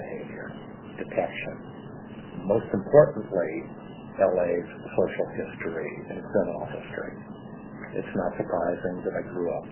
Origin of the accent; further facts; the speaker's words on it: Los Angeles, California, United States; born there; I was born in Los Angeles in 1948, which is the year of the rat in Chinese astrology.